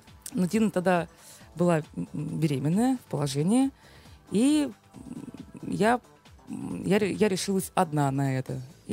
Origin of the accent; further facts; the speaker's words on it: Tula, Tula Oblast, Russia; now in Moscow, Russia; родилась в Туле, закончила музыкальное училище как дирижер народного хора. Потом я поступила в Москву, переехала в Москву в Институт Ипполитова Иванова, тоже на отделение народный вокал.